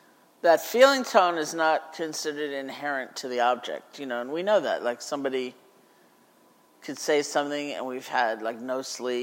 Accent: New England, United States; I'm from New England, so December, right? It's icy, it's cold, it's miserable, and I'm on Maui.

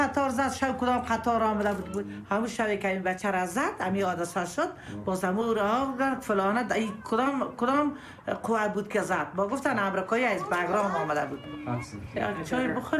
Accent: Afghanistan; چیز اومد میشه ما افغان هستیم

